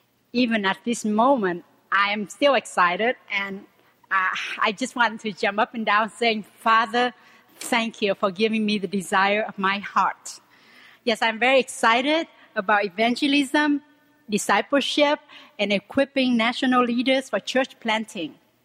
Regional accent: Vietnam; I was born and raised in Vietnam, the youngest of three siblings.

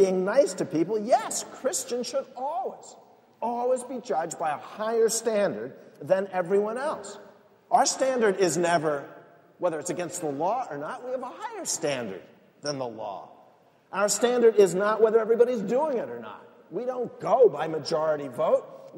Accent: United States

